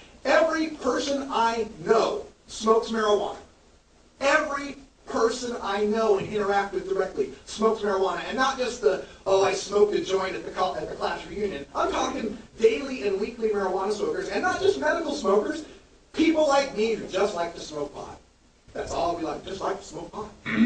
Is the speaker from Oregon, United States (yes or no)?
yes; Oregon, United States; Even in my home state of Oregon